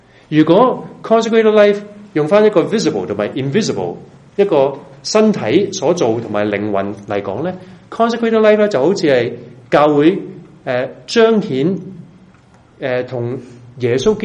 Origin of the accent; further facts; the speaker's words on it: China; 我们中国人很少讲这些东西